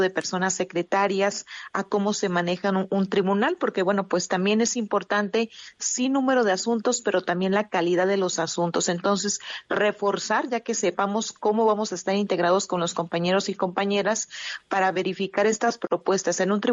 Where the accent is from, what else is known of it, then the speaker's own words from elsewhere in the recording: Oaxaca, Mexico; soy originaria de Oaxaca. Ya hoy ya me encuentro en el estado